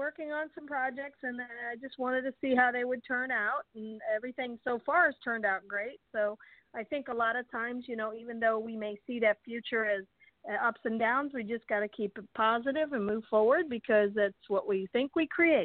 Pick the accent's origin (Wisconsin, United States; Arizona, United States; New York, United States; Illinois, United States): Illinois, United States; Alton; Like you said, I grew up in Alton